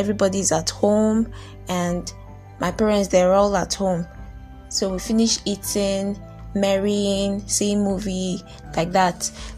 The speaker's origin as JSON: {"language": "English", "town": "Abuja", "region": "Federal Capital Territory", "country": "Nigeria", "tie": "born or raised there", "said": "I was born and raised in Abuja, but I do not really know my way around Abuja."}